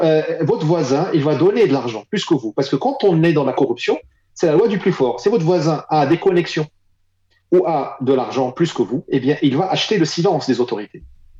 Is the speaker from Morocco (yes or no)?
yes; Morocco; On nous a enfermés 5 mois chez nous au Maroc.